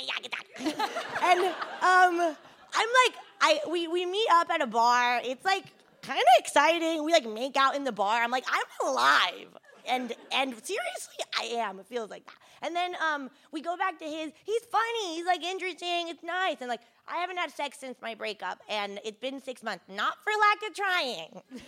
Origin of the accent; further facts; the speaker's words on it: Miami, Florida, United States; also born or lived in Amsterdam; now in London, United Kingdom; I live in London, but I am Mexican, and then I grew up in Miami, Florida, not my fault. And then I moved to Amsterdam to study political theory